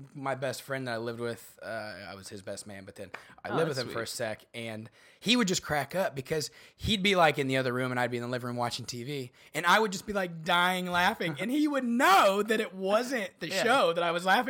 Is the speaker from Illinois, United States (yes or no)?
yes; Bartonville, Illinois, United States; I'm from the Midwest, right? Mm-hmm. I grew up a few hours south of Chicago in a little town called Bartonville, Illinois.